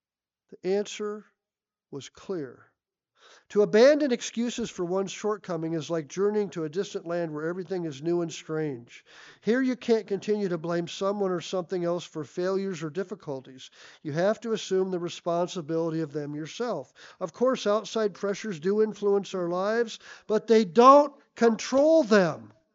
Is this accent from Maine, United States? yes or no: no; California, United States; Though I am a Californian, I make frequent trips to New York.